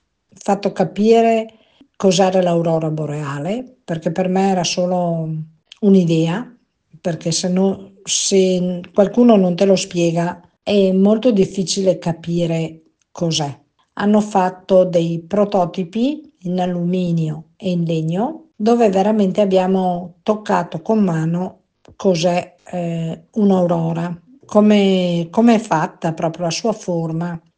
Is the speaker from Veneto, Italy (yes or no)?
yes; Agordo, Veneto, Italy; sono di Agordo ma lavoro a Belluno